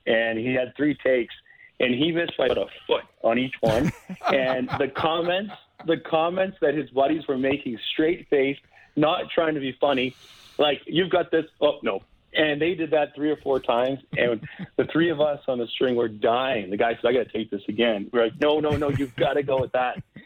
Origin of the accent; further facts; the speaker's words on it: Boston, Massachusetts, United States; now in Calgary, California, United States; I grew up in Boston. She grew up in the Midwest of the U.S., and we could not possibly feel more at home in this league and in this city than we do right now.